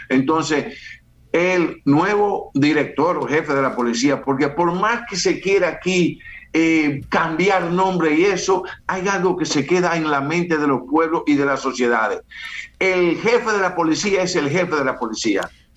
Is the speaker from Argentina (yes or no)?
no; Dominican Republic; que todos somos dominicanos